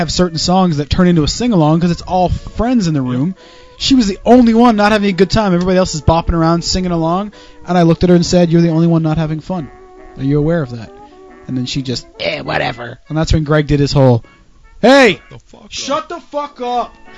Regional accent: Canada; I have never been more proud to say that, yeah, I live in Canada and that's my home country

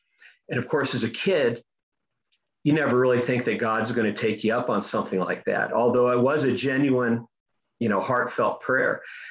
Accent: Ohio, United States; born there; I'm a first generation American. I was born in Ohio a few years after they came over from Europe.

